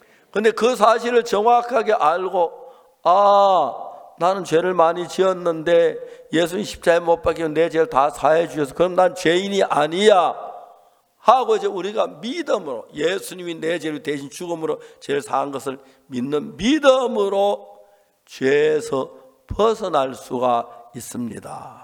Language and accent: Korean; Seonsan, North Gyeongsang, South Korea; 저는 경북 선산서 태어났습니다. 이제 태어난 이제 자라서 이제 초등학교를 다닐 때였는데